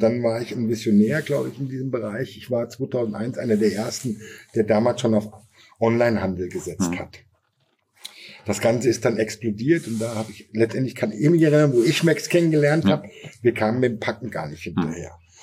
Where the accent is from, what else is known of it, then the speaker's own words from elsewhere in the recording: Tann, Hesse, Germany; born there; Ich bin geboren in Thann in der Rhön, die einzige wahre Stadt in der Rhön, die nämlich Thann-Rhön heißt.